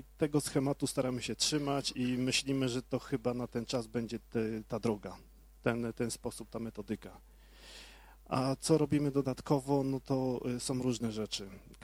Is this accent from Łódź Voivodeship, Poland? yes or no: yes; Aleksandrów Łódzki, Łódź Voivodeship, Poland; Jesteśmy z Aleksandrowa, to 20 minut stąd, czyli całkiem niedaleko.